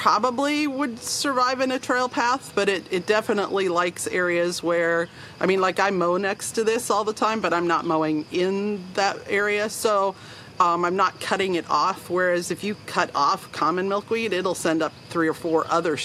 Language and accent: English; Iowa, United States; So I grew up in Benton County, so not very far away.